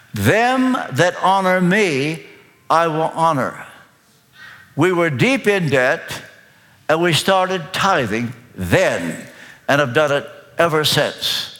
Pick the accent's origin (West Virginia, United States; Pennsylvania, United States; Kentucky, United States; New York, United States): Kentucky, United States; Well, we used to say back in the hills of Kentucky, I come from Kentucky, by the way, I don't want you to be intimidated by this.